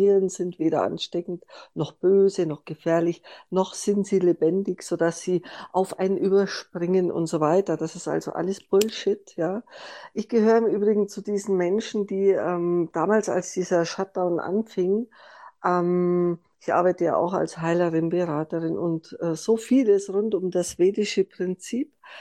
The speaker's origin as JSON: {"language": "German", "town": "Munich", "region": "Bavaria", "country": "Germany", "said": "ihr hört es, ich bin eine Münchnerin"}